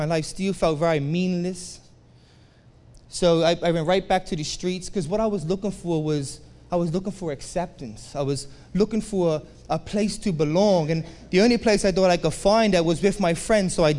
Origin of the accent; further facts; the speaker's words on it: Bermuda; So I grew up in Bermuda with a brother and my mom and my dad.